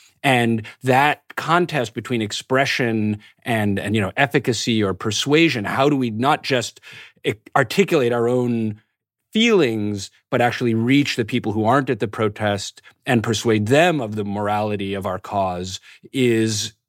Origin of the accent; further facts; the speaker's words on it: New York, United States; I grew up in New York in a moment when it was, the dominant political question was, how do we have more law and order and tough on crime?